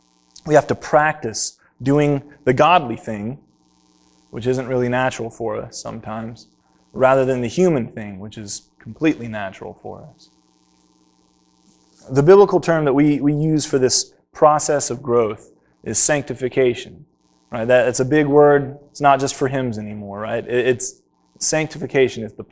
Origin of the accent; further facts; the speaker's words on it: United States; I am an American. That doesn't necessarily make me a patriotic American, though I am. Go USA, right?